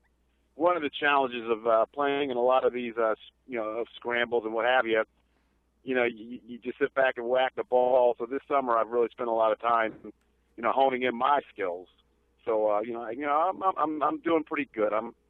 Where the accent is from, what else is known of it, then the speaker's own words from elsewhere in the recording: Florida, United States; I'm from Florida. I grew up there.